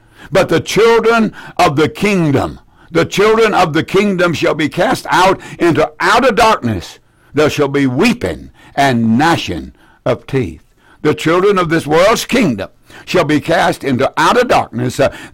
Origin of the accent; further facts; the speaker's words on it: United States; I'm an American. And I love being an American.